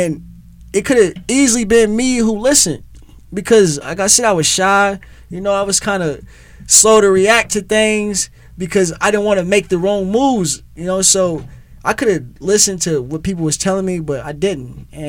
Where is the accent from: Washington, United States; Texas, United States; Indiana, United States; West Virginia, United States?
Indiana, United States; Indianapolis; The last stop on the tour is my hometown, Indianapolis, Indiana, August 16th.